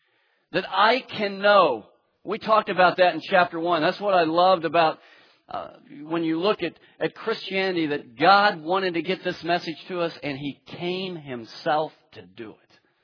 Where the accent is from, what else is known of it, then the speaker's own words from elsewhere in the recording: Tulsa, Oklahoma, United States; I mean, I grew up in Tulsa, Oklahoma.